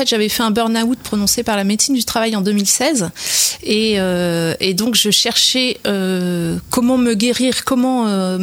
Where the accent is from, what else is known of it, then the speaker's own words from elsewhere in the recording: Pays de la Loire, France; Je suis native de la Sarthe, mais j'étais à côté d'une autre forêt. J'ai grandi à côté de la forêt de Persaigne. Et puis donc après, j'ai fait une partie de ma vie ailleurs, dans plein de départements. Et en 2016, donc quand j'ai décidé de m'installer, je suis revenue dans la Sarthe.